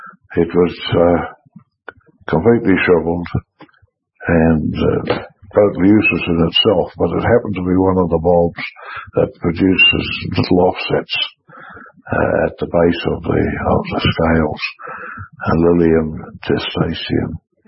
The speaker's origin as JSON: {"language": "English", "town": "Waimate", "region": "Canterbury", "country": "New Zealand", "tie": "born or raised there", "said": "So I was born in Waimate, South Canterbury, in 1912, 30th of February, and I grew up in the down country out to the gorge from Waimate, but educated in Waimate."}